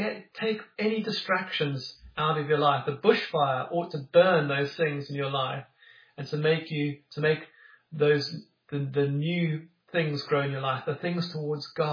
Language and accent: English; Cape Town, Western Cape, South Africa; You know, I grew up in South Africa, and where I grew up, on the tip of Africa in Cape Town